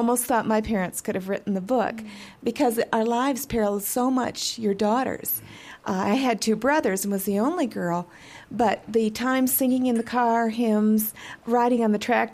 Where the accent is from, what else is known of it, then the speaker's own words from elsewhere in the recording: Aurora, Colorado, United States; from Aurora, Colorado, and my parents are here with me today from Michigan.